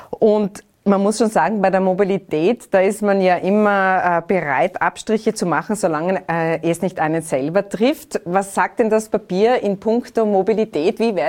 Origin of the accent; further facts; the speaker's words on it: Tyrol, Austria; Da sind wir Tiroler sehr geplagt vom Transitverkehr.